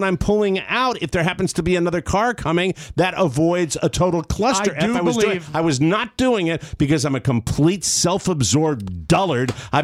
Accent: Florida, United States; I'm a refugee from Florida

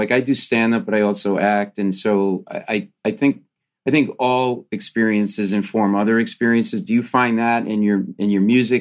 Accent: Northeast, United States; First of all, I grew up in the Northeast and live here, and I'm going to tell you that people up here are going to love you

